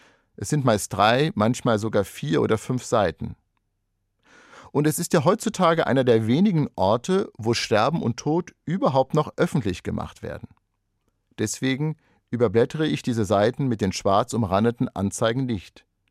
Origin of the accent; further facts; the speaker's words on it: Wiesbaden, Hesse, Germany; über Ereignisse in meiner Heimatstadt Wiesbaden zu informieren